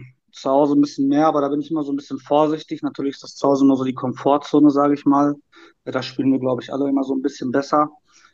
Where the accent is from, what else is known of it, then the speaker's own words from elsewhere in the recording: Hagen, North Rhine-Westphalia, Germany; ich bin 34 Jahre alt und ich komme aus Hagen. Für die, die Hagen nicht kennen, Hagen liegt im südöstlichen Teil des Ruhrgebiets, sage ich mal, grenzt an Dortmund und hat so circa 200.000 Einwohner.